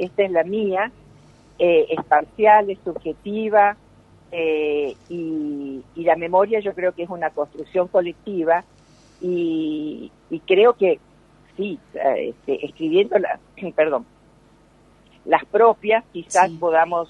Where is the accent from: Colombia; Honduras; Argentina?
Argentina; Pilar, Santa Fe; Nací en Pilar, provincia de Santa Fe, soy santafesina.